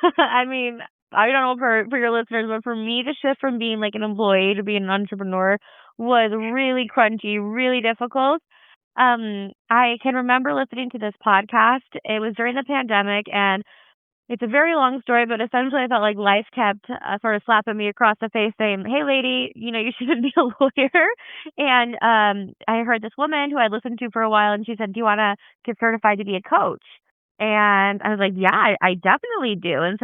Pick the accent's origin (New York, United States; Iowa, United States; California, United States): Iowa, United States; also born or lived in Argentina / Canada; I'm originally from Iowa. I've actually lived all over the place, though, like from Argentina to Canada.